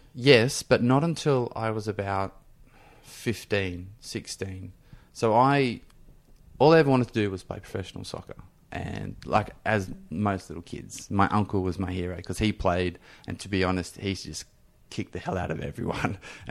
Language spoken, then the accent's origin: English; Bathurst, New South Wales, Australia; most kids growing up in Bathurst played sport, or they went down on the other side of the tracks, you know, so to speak, with just got up to mischief like most kids would. But so I grew up in a very sporty family.